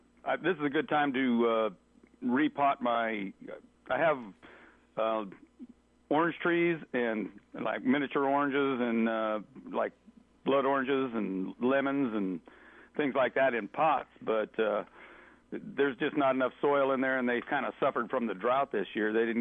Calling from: Merced, California, United States

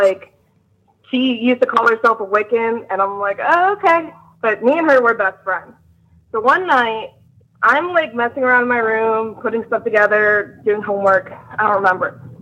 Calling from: Pittsburgh, Pennsylvania, United States; I'm calling from Pittsburgh.

